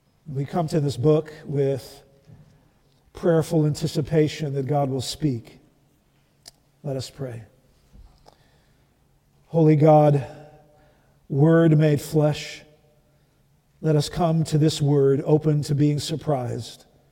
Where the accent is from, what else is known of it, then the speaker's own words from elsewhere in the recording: Netherlands; Growing up in the Netherlands, one of my favorite pastimes was tourist watching.